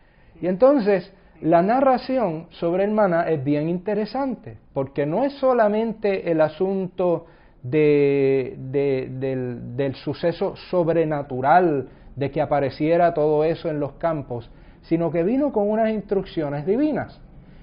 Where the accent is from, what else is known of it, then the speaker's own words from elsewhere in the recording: Aguadilla, Puerto Rico; No es como se decía en mi pueblo, comí yo, así que comió Aguadilla, ¿no? Que es el nombre de mi pueblo.